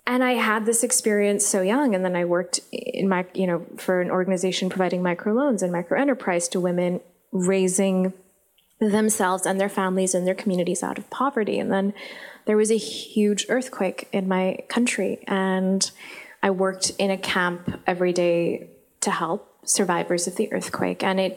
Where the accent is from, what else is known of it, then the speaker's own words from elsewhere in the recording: Islamabad, Islamabad Capital Territory, Pakistan; I was growing up in Islamabad. It was a post-9/11 world.